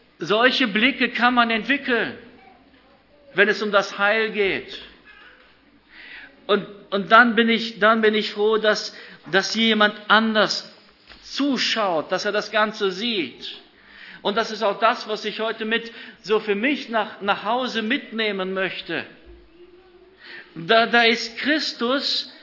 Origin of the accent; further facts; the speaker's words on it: Romania; Ich komme aus Rumänien und wir haben am Sabbat nicht gekocht.